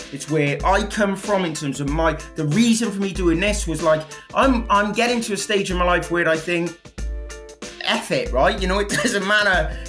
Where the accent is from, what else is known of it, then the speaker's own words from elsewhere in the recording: Wales, United Kingdom; I've got that wrong, but I'm Welsh, right?